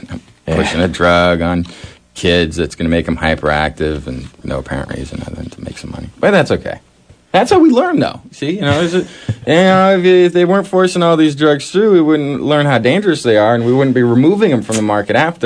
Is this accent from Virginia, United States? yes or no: no; California, United States; Luckily, we're from California, so we don't really see it that much.